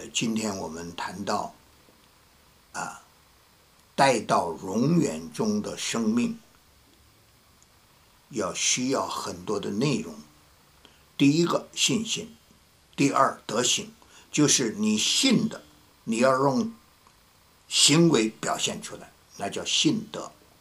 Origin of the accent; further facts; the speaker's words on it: China; 我们中国人说爱呀，还有一句形容词很好，情人眼里出西施。